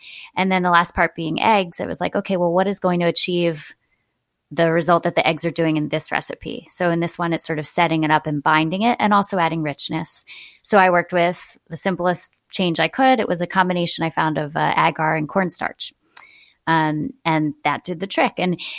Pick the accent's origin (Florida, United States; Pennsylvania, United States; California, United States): Pennsylvania, United States; Rich and I grew up with in the Philadelphia suburbs